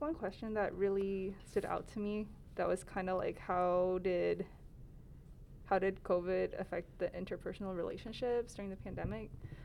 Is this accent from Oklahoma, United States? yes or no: no; Chapel Hill, North Carolina, United States; I grew up in Chapel Hill, and then I went to college at UNC, so I've been in Chapel Hill for a long time